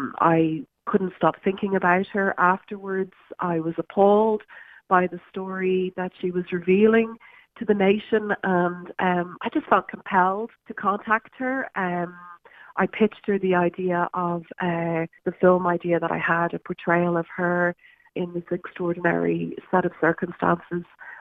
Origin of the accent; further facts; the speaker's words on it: Ireland; you know, of our struggles as Irish women, and we haven't been treated very well just generally